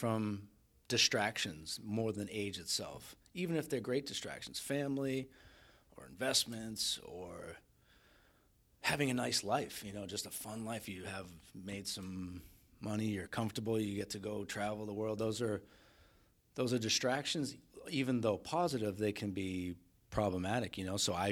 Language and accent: English; Boston, Massachusetts, United States; He's from New York and I'm from Boston.